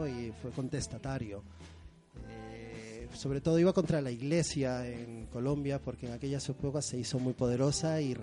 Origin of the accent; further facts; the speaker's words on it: Peru; no nací en los 60, pero soy peruano, nací en los 70.